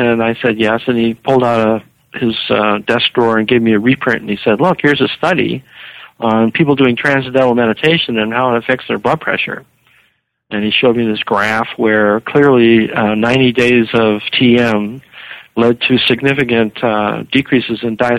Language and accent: English; Canada; moved away as an adult; now in United States; and I'm from Canada, and back in 1964 when I started graduate school, there were no PhD clinical psychology training programs in Canada.